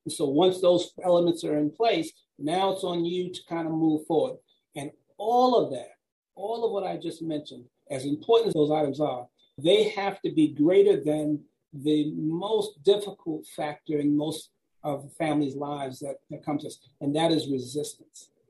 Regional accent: New York City, New York, United States; I grew up in New York City, a friend, and I grew up in a working and poor class community in Jamaica, Queens.

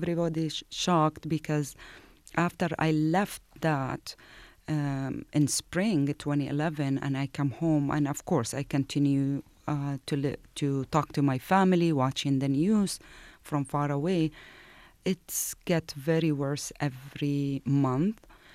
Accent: Syria; English is a second language; I come from Syria

